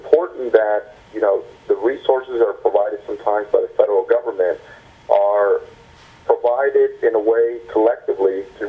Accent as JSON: {"language": "English", "town": "Port Isabel", "region": "Texas", "country": "United States", "tie": "born or raised there", "said": "Now, of course, I grew up in South Texas. I was raised in Port Isabel, graduated high school there."}